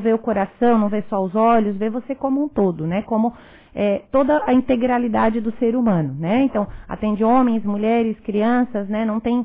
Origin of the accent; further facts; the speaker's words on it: Orleans, Santa Catarina, Brazil; Toda a infância lá em Orleans.